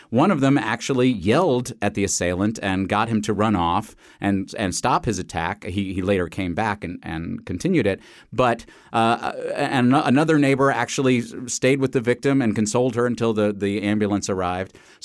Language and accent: English; New York City, New York, United States; I grew up in New York City, and part of the sort of mythology of New York City was the Kitty Genovese case